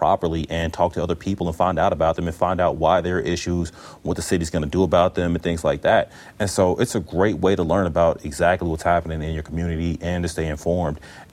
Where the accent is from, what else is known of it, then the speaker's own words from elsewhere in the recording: Kansas City, Missouri, United States; the Kansas City Star is like, that's my hometown paper, so it has a special place in my heart.